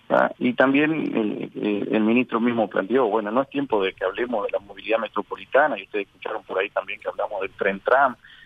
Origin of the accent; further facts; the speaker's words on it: Paso de los Toros, Tacuarembó, Uruguay; now in San Gregorio Polanco, Uruguay; Yo soy de Paso de los Toros.